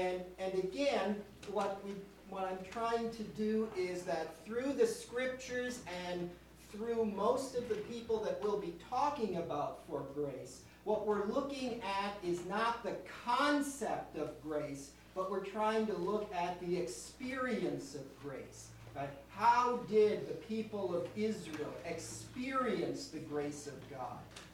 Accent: Saskatoon, Saskatchewan, Canada; I'm from Saskatoon, Saskatchewan, Canada, where I teach there at the University of Saskatchewan in St. Thomas Moore College, one of the Catholic college on the university campus.

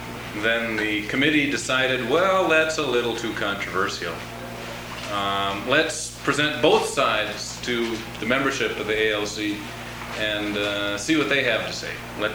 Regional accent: Minnesota, United States; also born or lived in Chicago, Illinois; now in Michigan, United States; When I was growing up in Minnesota, it was a hypothetical issue because Minnesota does not have the death penalty.

